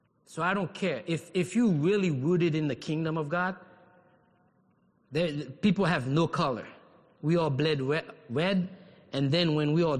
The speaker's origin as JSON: {"language": "English", "country": "Haiti", "lives_now": "United States", "said": "as an American, as a Haitian, I am limited. I cannot go in every country I want. Yeah, as a Haitian."}